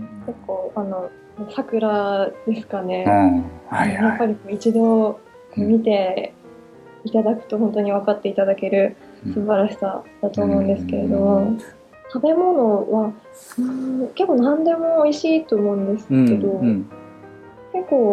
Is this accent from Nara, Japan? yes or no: no; Hirosaki, Aomori, Japan; そうですね、はい、弘前市生まれで弘前育ちです。